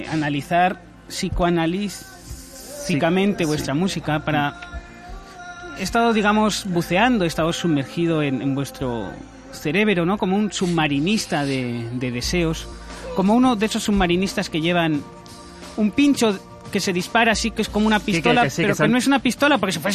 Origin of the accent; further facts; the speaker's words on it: Catalonia, Spain; yo soy catalán, pero mi idioma es el castellano por cuestión familiar.